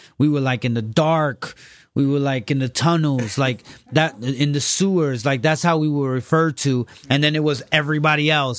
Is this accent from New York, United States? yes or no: yes; New York City, New York, United States; But I was from Bushwick, around a lot of bad negative influences.